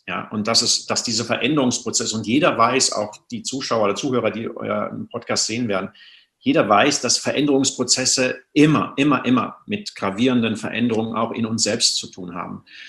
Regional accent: North Rhine-Westphalia, Germany; ich komme aus dem Sauerland, da gibt es noch schöne Quellen, da habe ich so als Kind oft so bei uns in den Wäldern gespielt.

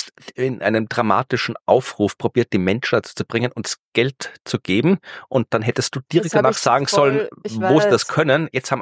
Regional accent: Krems, Lower Austria, Austria; born there; also born or lived in Vienna, Austria; Krems, die Stadt, wo ich geboren bin und Wien, wo ich meine Doktorarbeit über Asteroidenanschläge geschrieben habe.

